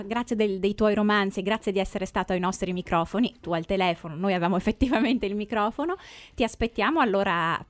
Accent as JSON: {"language": "Italian", "region": "Veneto", "country": "Italy", "said": "pur essendo per esempio io veneta non sapevo che si coltivasse il tabacco qui vicino a Padova"}